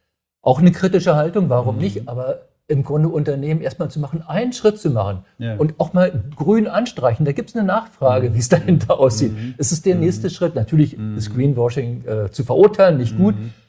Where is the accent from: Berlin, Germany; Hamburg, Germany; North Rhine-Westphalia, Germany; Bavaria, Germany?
Berlin, Germany; Ich sage noch DDR, ich komme ja aus Berlin, habe DDR-Musik, immer mitgehört